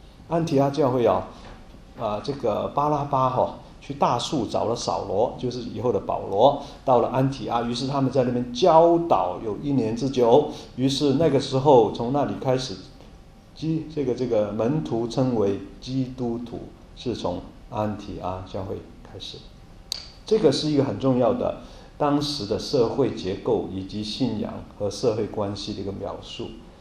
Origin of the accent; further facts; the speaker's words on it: Guangdong, China; 哎呀，我是广东人，知道吧？